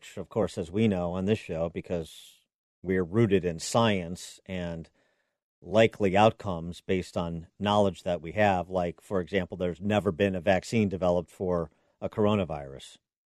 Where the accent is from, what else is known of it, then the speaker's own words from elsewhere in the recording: Illinois, United States; my home state governor, J.B. Pritzker, King J.B. of House Pritzker, as I term him.